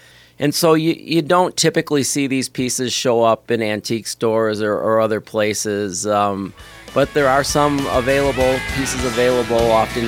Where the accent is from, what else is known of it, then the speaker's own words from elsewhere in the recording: Chicago, Illinois, United States; Beer can collecting in the 70s was huge. I grew up in the Chicago area, and I think about every fourth or fifth kid collected beer cans